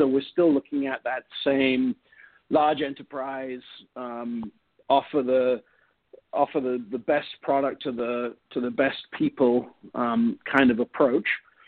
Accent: England, United Kingdom; now in United States; I'm an English guy, English guy living in Southern California.

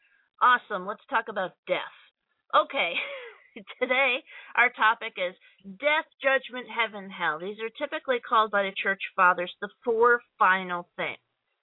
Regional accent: New Jersey, United States; now in Chicago, United States; When I moved to Chicago, I was not able to find a good pizza place because I'm from the Jersey Shore

